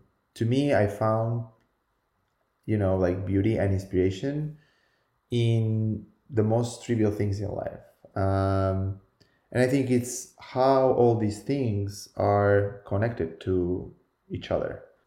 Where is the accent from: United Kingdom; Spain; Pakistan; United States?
Spain; English is a second language; moved away as an adult; now in Canada; I'm from Spain and I speak Spanish and Catalan. And when I moved to Canada, I had to learn English